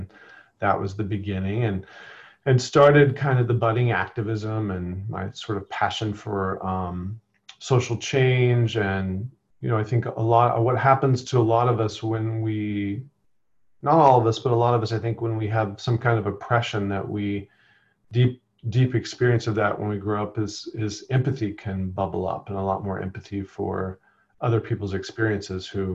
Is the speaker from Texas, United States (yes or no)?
yes; Bushland, Texas, United States; I came from Texas. I lived up in northern Texas in a very, very small sort of town called Bushland, Texas, outside of Amarillo. Grew up on a farm.